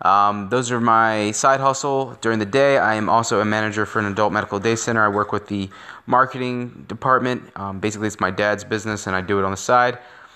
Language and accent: English; Baltimore, Maryland, United States; You know, especially my hometown of Baltimore